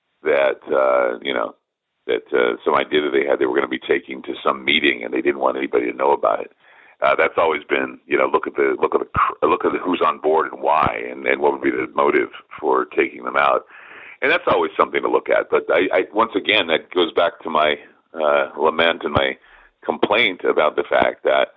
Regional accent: United States; because I'm an American and I'm human and I'm part of it too.

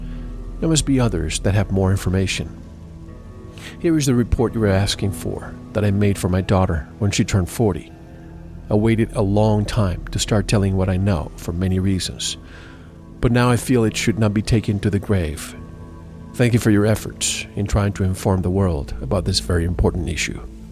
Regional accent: Wilmington, Delaware, United States; born there; I was born in Wilmington, Delaware, in January 1947.

